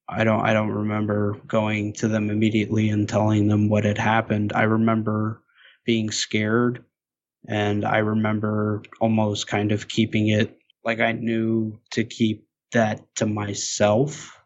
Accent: Okeechobee, Florida, United States; This happened in the backyard of my parents' home in my hometown, Okeechobee, Florida. It was a small town, nothing too crazy, nothing too busy.

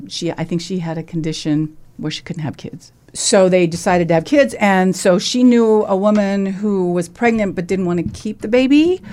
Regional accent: San Bernardino, California, United States; Because San Bernardino is my hometown. I take pride in San Bernardino pride.

